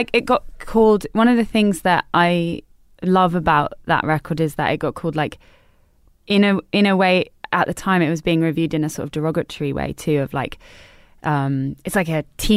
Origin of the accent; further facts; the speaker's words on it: Harrow, London, United Kingdom; Yes, it is. Northwest London. It's near Wembley, kind of.